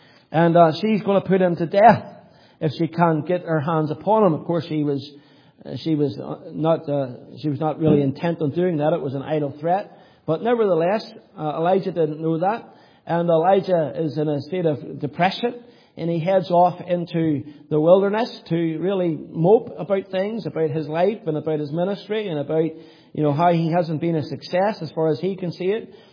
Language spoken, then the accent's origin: English; Ireland; She heard my accent. She says, "Where are you from?" And I said, "I'm from Ireland."